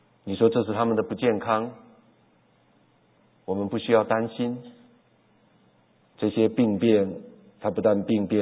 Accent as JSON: {"language": "Chinese", "country": "China", "said": "也不要我们中国人那一套客套，还要接待他们"}